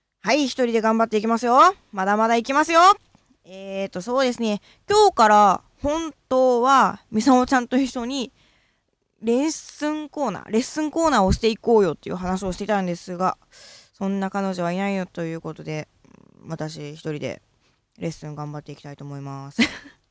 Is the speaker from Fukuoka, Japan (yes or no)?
yes; Fukuoka, Japan; やっぱ福岡出身なんで、ちょっとイントネーション変わったりとかしていて